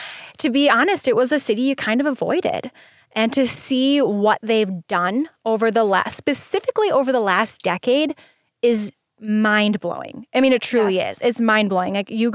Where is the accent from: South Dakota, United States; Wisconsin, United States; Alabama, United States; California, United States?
Wisconsin, United States; But yes, I was going to bring up the fact I'm from Rock County.